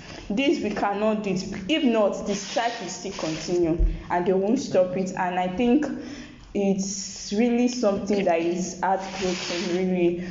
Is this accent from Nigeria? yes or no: yes; Nigeria; And if there are things we can do as Nigerian students, I know NAS is doing that.